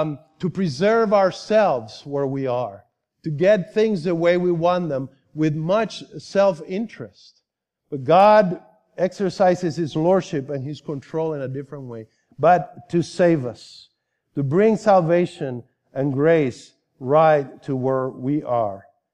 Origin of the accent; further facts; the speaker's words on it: Puerto Rico; me growing up in Puerto Rico. And in fact, we just got back from vacation time in the island on Wednesday.